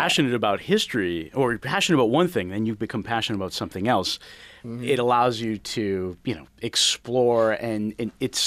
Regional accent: Boston, Massachusetts, United States; I mean, I was not familiar with the city whatsoever, being a Bostonian.

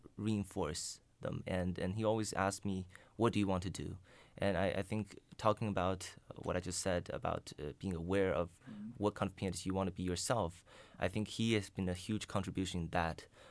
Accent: China; partly because I'm coming from China, where the classical culture in China is more of an introspective culture compared to Western, which is more outward expressive.

